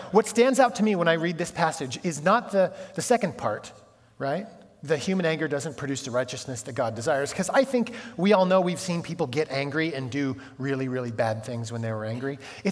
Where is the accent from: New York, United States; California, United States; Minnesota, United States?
California, United States; because I'm from California, you have to put sugar on strawberries.